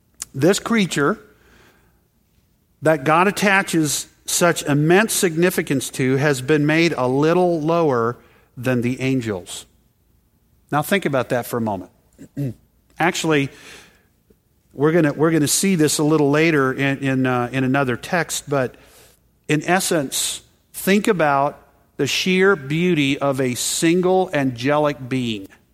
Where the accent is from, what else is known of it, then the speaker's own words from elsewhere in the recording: Texas, United States; I grew up in Texas. The biggest mountain we have is the overpass